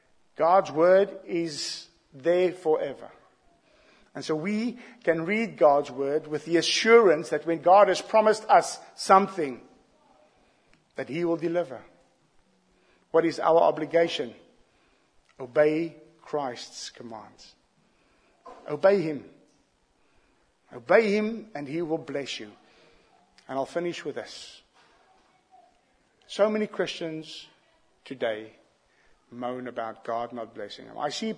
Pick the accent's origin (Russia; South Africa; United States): South Africa; You'll know what it means, but for me as a South African, there's a different concept.